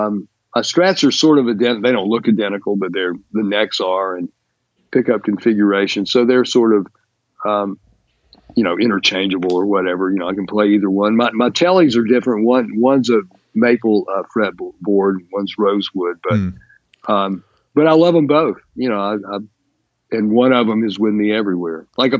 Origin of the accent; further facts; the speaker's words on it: the South, United States; I grew up in the South in, you know, in the late 60s, early 70s.